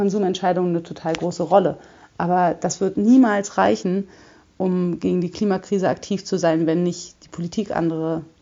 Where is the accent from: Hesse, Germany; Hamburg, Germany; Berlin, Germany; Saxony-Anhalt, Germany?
Berlin, Germany; Ich bin 79 geboren in West-Berlin, genau, und bin erstmal in Charlottenburg aufgewachsen. Ja, so Akademikerhaushalt, ganz sorgenfreie, privilegierte Kindheit irgendwie.